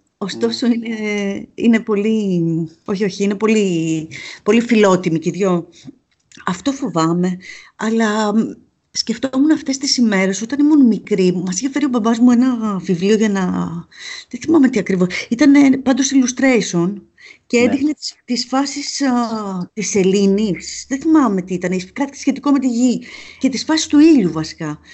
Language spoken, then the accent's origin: Greek; Kea, South Aegean, Greece; Το νησί μου είναι Ιτζιά.